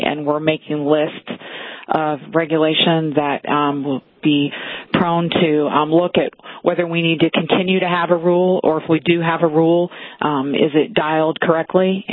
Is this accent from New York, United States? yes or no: no; Indiana, United States; serving as the director of agriculture for my home state, Indiana